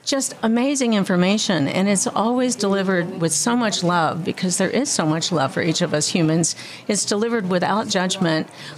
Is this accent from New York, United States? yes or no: no; Florida, United States; I grew up in Central Florida, which used to be the home of many, many orange groves.